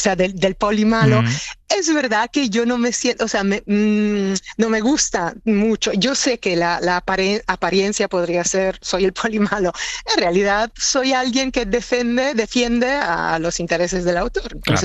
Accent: Italy; Spanish is a second language; now in Spain; yo soy italiana, pero como agente siempre he trabajado en España

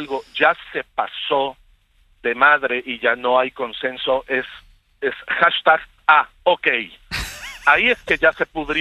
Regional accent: Mexico; now in Madrid, Spain; Soy mexicano emigrado en España, hijo de españoles emigrados en México.

